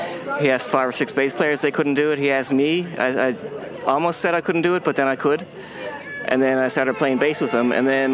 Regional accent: St. John's, Newfoundland and Labrador, Canada; So I grew up in St. John's, Newfoundland.

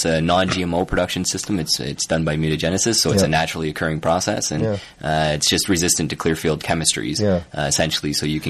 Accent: Lucan, Ontario, Canada; also born or lived in Guelph; I was born in Guelph and just raised north of London, Ontario, in a place called Lucan

